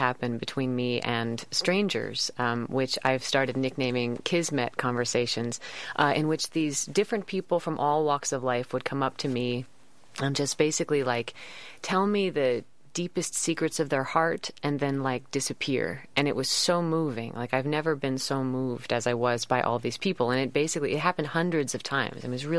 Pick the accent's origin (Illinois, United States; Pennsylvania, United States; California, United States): California, United States; San Francisco; now in New York, United States; I'm living in New York about 10 years now. I'm from San Francisco originally, so it's so great to be back.